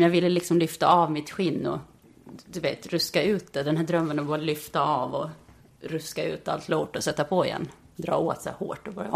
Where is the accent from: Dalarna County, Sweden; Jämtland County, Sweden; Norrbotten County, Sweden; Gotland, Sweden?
Gotland, Sweden; min uppväxt på Gotland har präglat mig. Och mina stränga föräldrar som är födda på 30-talet har präglat mig intensivt.